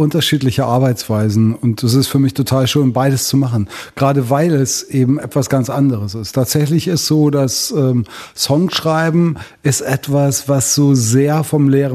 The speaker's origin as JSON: {"language": "German", "town": "Telgte", "region": "North Rhine-Westphalia", "country": "Germany", "tie": "born or raised there", "said": "Ich selber bin Westfale, ich bin in der Nähe von Münster, in der Wallfahrtsstadt Techte groß geworden."}